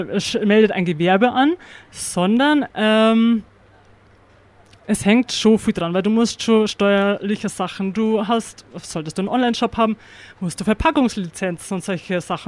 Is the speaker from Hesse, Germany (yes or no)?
no; Piding, Bavaria, Germany; komme aus dem wunderschönen Piding.